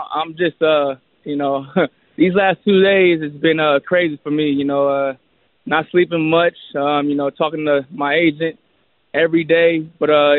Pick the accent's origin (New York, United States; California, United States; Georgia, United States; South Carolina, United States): California, United States; Stockton; also born or lived in Montana / St. Louis; I never lived on the East Coast. like you said, I'm from Stockton. Went to Montana to St. Louis, and then St. Louis to, you know, to California.